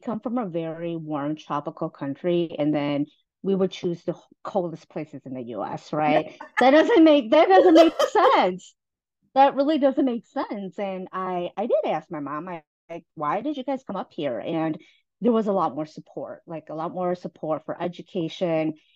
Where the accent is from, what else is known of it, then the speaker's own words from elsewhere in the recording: La Crosse, Wisconsin, United States; I grew up in La Crosse, and there's 8 of us.